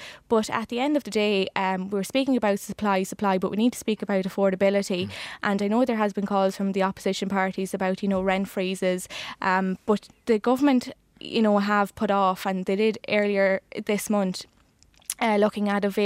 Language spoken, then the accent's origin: English; Carlow, Leinster, Ireland; I'm originally from Carlow.